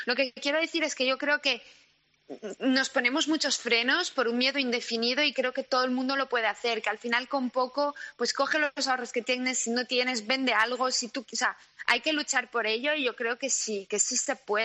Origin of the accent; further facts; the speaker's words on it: Paris, Île-de-France, France; moved away as an adult; now in Spain; yo nací en París, soy parisina, hasta los 21 años estuve viviendo allí